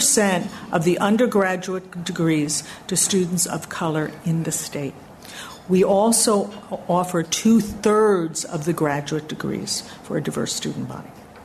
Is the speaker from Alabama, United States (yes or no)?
no; New York, United States; born there; also born or lived in Massachusetts / Ohio / New Jersey / Washington, D.C.; now in Illinois, United States; I'm a New Yorker by birth. I've moved from Massachusetts to Ohio to New Jersey to Washington, D.C. to New York, and now to Illinois, which I consider my West Coast experience.